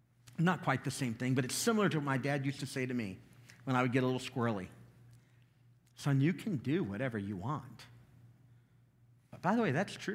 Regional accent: the South, United States; I'm from the South. We got whoopings.

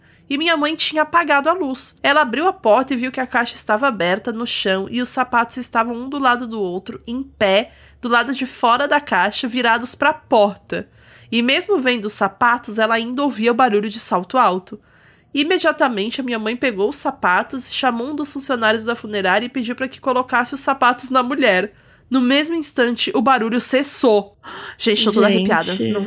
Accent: Brazil; Que eu, como sou brasileira, a primeira coisa que eu pensei foi isso.

